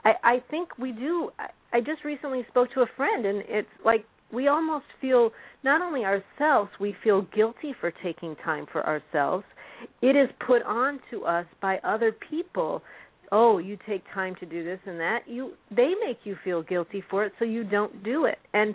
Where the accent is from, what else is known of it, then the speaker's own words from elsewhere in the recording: Illinois, United States; when I first moved here, because growing up in Illinois